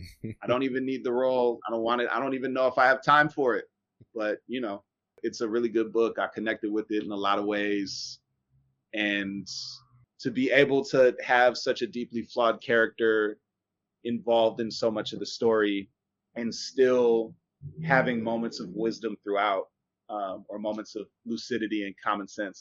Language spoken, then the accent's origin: English; Illinois, United States; Because I'm from the suburbs of Chicago